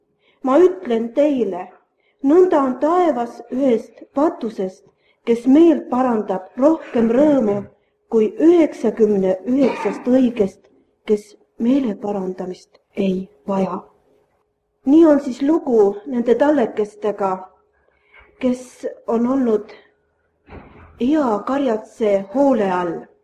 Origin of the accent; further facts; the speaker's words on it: Pärnu, Pärnu County, Estonia; sest ma olen Pärnust